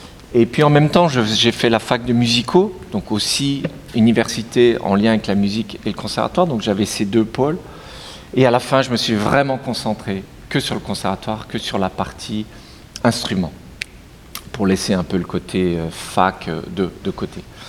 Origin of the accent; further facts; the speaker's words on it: Mulhouse, Grand Est, France; also born or lived in Munster / Strasbourg; Je suis né en Alsace, donc j'ai fait mes études en Alsace, à différents endroits. Je suis d'abord né à Münster, pour ceux qui connaissent un peu. Après, je suis arrivé à 6 ans à Mulhouse. Après Mulhouse, j'ai bougé